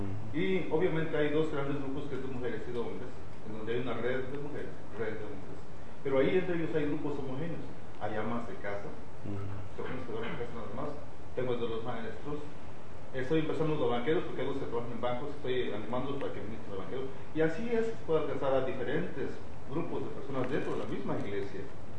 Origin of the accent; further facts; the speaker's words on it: Mexico; soy un pastor hispano, mexicano, mi background es ese